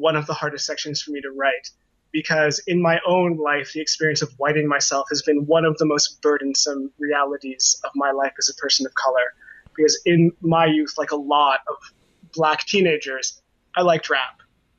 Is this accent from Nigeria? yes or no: no; Canada; No, I'm Canadian.